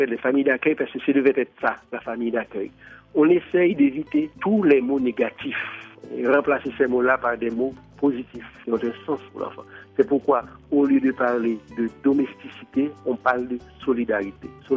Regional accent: Haiti; On est des Haïtiens, on connaît la réalité, on sait comment parler aux gens

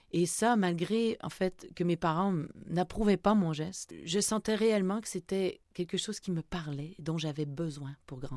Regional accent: Quebec, Canada; une terre que je ne connaissais pas, je viens du Québec, on avait des pommiers

